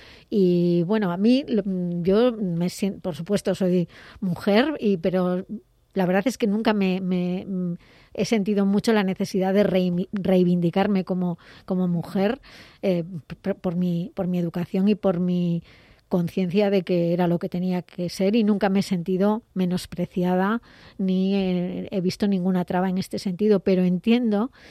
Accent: Pobra de Trives, Galicia, Spain; born there; fue mi primer amiguito cuando yo nací en Puebla de Trives. Él también es de allí

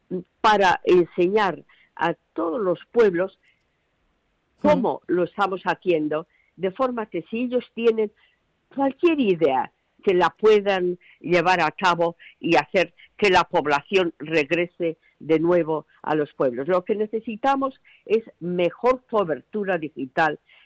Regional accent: Teruel, Aragon, Spain; now in London, United Kingdom; Bueno, soy de Teruel, de Teruel, Teruel capital.

